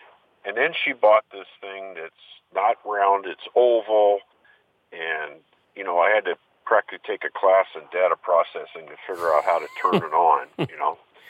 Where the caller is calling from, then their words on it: Reno, Nevada, United States; Reno, Nevada.